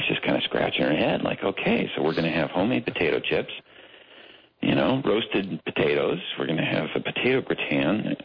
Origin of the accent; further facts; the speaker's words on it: Berkeley, California, United States; Growing up in Berkeley, where I grew up